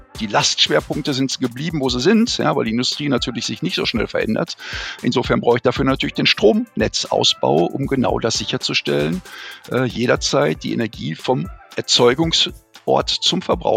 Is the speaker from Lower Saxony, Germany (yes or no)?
no; Recklinghausen, North Rhine-Westphalia, Germany; now in Bayreuth, Germany; Also ich bin Pottkind, um es ganz klar zu sagen. Ich bin in Recklinghausen geboren, habe in Dortmund studiert und habe den Pott in meinem Herzen.